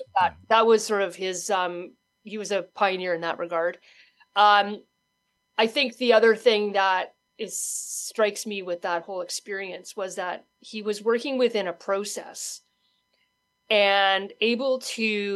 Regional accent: Manitoba, Canada; So, you know, I think, you know, I'm proud of my prairie roots. I'm a British Columbia resident now, but I go back home once a year. But I think the thing with Manitoba is that it's a resilient, tough, scrappy

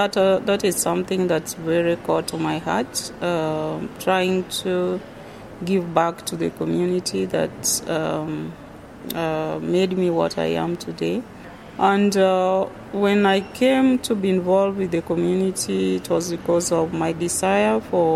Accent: Kenya; I was born and raised in Kenya. I did most of my early education in Kenya. I went to Nairobi University, where I studied political science and did a master's in international relations before I went to United States.

